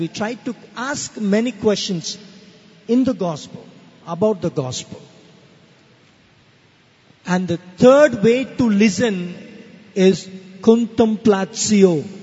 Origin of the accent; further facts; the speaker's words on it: India; In my tradition, I'm an Indian. My tradition is Shravana.